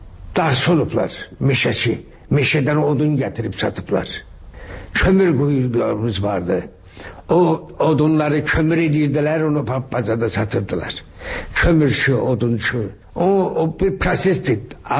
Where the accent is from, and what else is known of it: Shaki, Azerbaijan; born or raised there